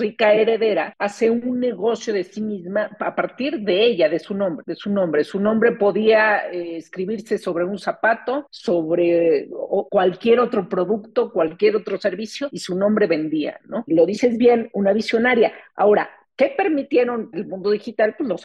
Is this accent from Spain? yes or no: no; Mexico; Nuestra percepción como mexicanos